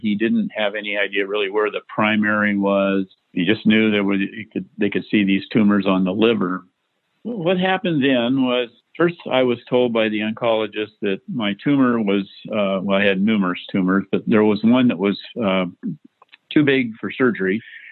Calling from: Portland, Oregon, United States; I'm calling from Portland, Oregon. I'm 71 years old.

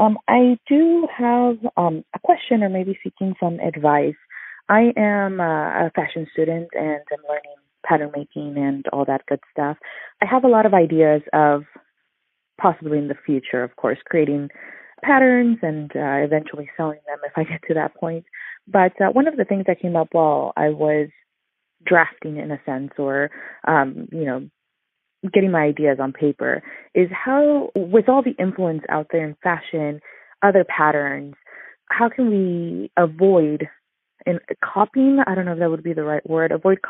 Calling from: California, United States; I'm calling from California, rainy California today.

